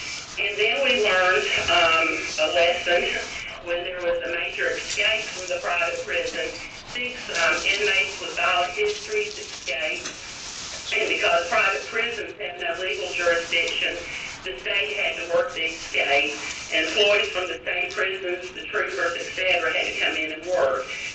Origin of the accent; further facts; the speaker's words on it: Tennessee, United States; And as you can tell, I'm not from Alaska, I'm from Tennessee.